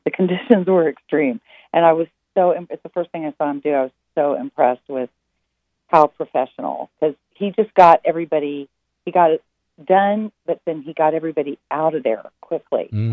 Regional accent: Dallas, Texas, United States; We're both from Dallas, and we had a lot of really funny stories for each other

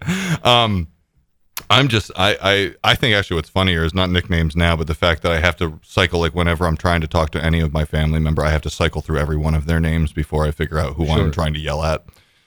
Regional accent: New Jersey, United States; I grew up in New Jersey, right? And everybody's like Jersey tomatoes and Idaho potatoes and Maine lobster and everything.

